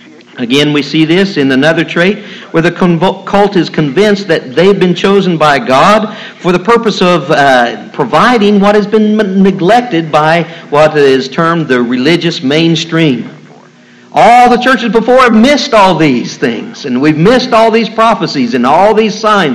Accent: Columbus, Ohio, United States; I can remember growing up in Columbus, and we'd have school programs

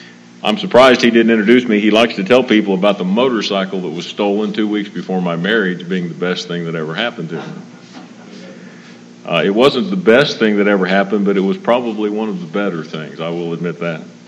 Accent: Columbus, Ohio, United States; I was born and raised in Columbus.

